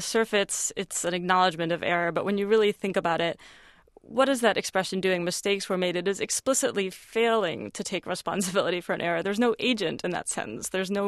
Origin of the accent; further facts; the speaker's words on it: New York, United States; Yes, as a fellow New Yorker, I can second that.